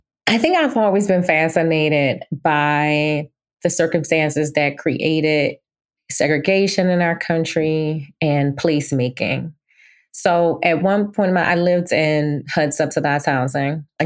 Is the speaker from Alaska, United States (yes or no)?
no; Philadelphia, Pennsylvania, United States; Like, I often say that, you know, I'm from Philly. I was born and raised in Philly, but I really grew up at Brown and at Rights and Reason.